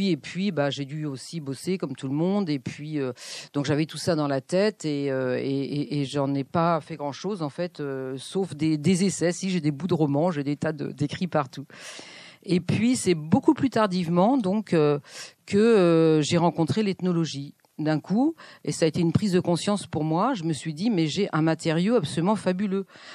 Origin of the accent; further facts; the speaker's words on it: France; en tant que Française